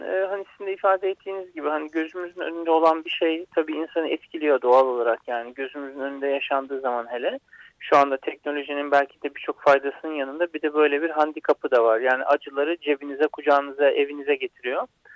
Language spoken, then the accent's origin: Turkish; Anamur, Mersin, Turkey; born there; 1980 Mersin Anamur'da dünyaya geldim.